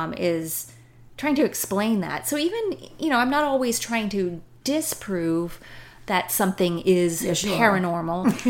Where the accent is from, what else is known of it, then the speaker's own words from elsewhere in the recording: Oklahoma, United States; So yes, we are from Oklahoma.